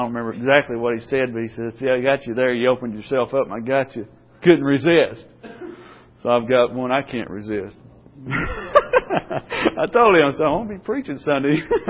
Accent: Cabot, Arkansas, United States; also born or lived in Searcy, Arkansas; I'm originally from Cabot, Arkansas, born and raised, born in Searcy, Arkansas, raised, went to high school here

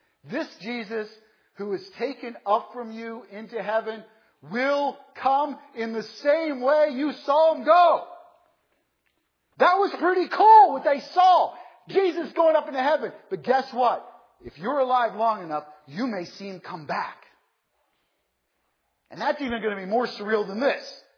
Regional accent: New Jersey, United States; I grew up in New Jersey. We've never had 16 inches of snow around Halloween.

